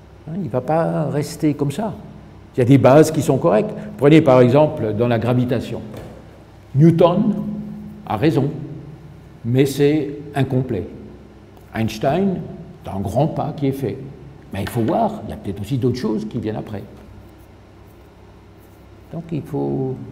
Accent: Strasbourg, Grand Est, France; born there; first language Alsatian; Je suis Français. Ma culture est française, ma langue est le français, mais je suis né à Strasbourg. Donc l'Allemagne, c'est à côté. Et mon premier langage, c'était l'alsacien, qui est en fait un dialecte allemand. Mais avant tout, je suis Européen.

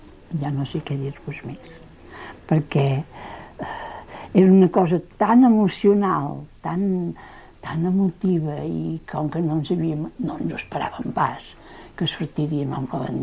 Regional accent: Girona, Catalonia, Spain; Heu de tenir en compte que jo sóc filla de Girona. Vaig néixer a Girona.

